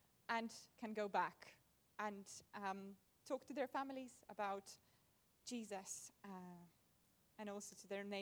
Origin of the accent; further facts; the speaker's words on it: Latvia; moved away as an adult; now in United Kingdom; I come from Latvia originally. In fact, I came here as an international student myself to Birmingham.